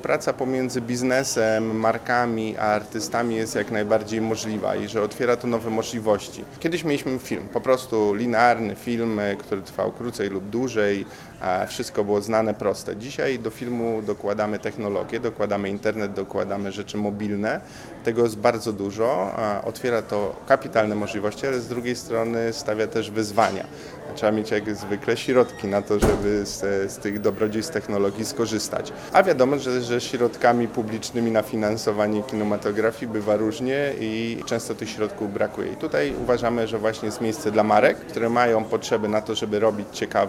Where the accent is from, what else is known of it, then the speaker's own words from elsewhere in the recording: Łódź, Łódź Voivodeship, Poland; wywodzę się z filmowej Łodzi, w której te tradycje od dawien dawna egzystują